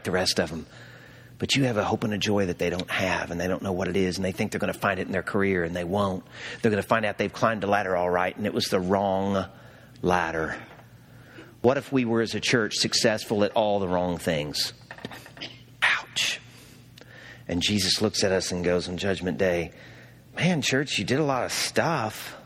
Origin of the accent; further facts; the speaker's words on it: Arkansas, United States; now in Cleveland, United States; I did not grow up in Cleveland. I moved up here from Arkansas when I met this sweet little gal over here that grew up in Westlake, Sherry, okay? I'm up here from Arkansas.